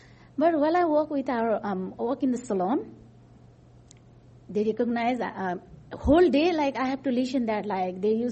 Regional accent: Nepal; English is a second language; in Nepal, like if people know about I'm from Dalit, you know, they directly do whatever they want, right?

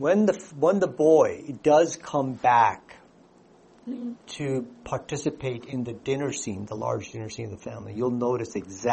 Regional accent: India; born there; English is a second language; I, as an Indian man, having born in India but lived here, my parents, who are Indian, also have that same slant towards benefiting me as a son in India.

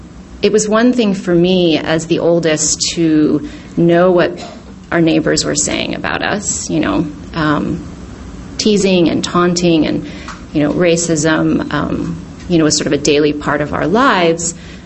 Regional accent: California, United States; I grew up in Northern California. I've lived in New York now for about 15 years.

